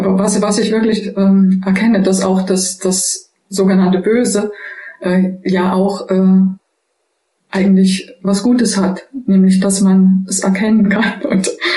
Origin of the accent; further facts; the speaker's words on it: Germany; Naja, und was mich eben auch traurig gemacht hat, dass also diese Art Selbsthass, ja, die wir besonders als Deutsche in uns tragen.